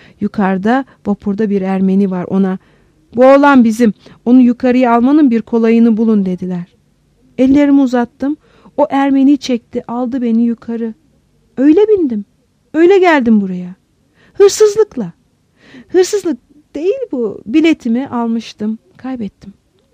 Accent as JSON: {"language": "Turkish", "region": "Amasya", "country": "Turkey", "said": "Hemşerim sen nerelisin? Amasyalıyım."}